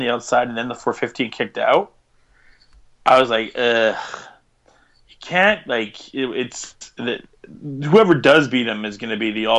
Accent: Calgary, Alberta, Canada; We're from Calgary.

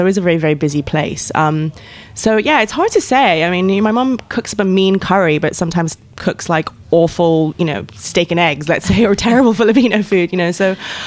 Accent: Botswana; also born or lived in Zimbabwe; I grew up in Botswana and Zimbabwe, and I actually have much more vivid memories there on a daily basis than I do probably of most areas of my life.

